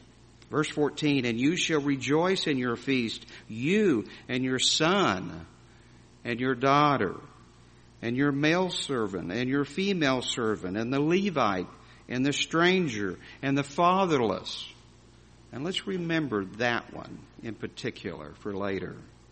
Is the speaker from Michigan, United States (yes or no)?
no; Tulsa, Oklahoma, United States; Well, we're Okies. My wife and I are from Oklahoma. And we're not an … we're an Okie from Tulsa, Oklahoma.